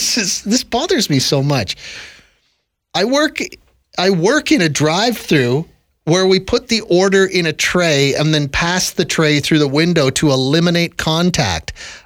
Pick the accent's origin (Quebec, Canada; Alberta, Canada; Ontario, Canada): Ontario, Canada; I grew up in Southern Ontario.